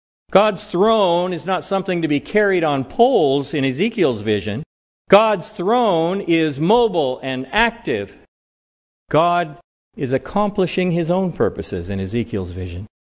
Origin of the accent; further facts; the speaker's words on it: Roseburg, Oregon, United States; now in Utah, United States; I grew up down in Roseburg, and now I teach geology in southern Utah, Dixie State University.